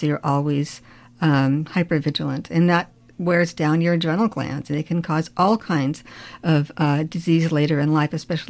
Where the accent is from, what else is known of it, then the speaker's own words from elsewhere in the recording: United States; I thought, I'm American. I didn't commit a crime. I can go home anytime I want.